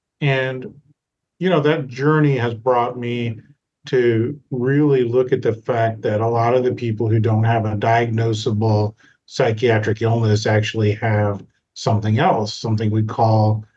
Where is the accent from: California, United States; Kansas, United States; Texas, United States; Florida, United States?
Kansas, United States; Well, I grew up in Kansas. My father was a psychiatrist.